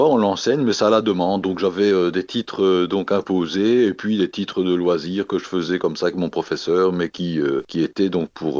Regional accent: Saint-Ghislain, Wallonia, Belgium; Je suis natif de Saint-Guilain, donc c'est dans le Hainaut, à une trentaine de kilomètres de Maubeuge et de Valenciennes.

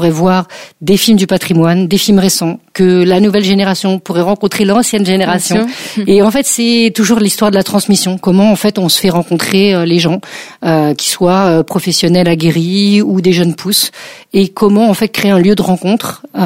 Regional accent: Aubervilliers, Île-de-France, France; Alors, moi déjà, j'ai grandi à Aubervilliers. Je suis née à Saint-Denis, pas loin d'ici.

